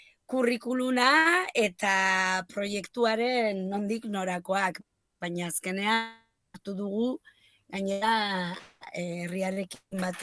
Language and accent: Basque; Lakuntza, Navarre, Spain; jatorriz lakuntzakoa